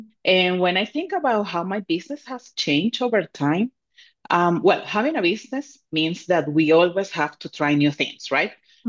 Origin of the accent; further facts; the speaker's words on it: Venezuela; now in California, United States; I'm from Venezuela, but when I moved to California, I didn't know what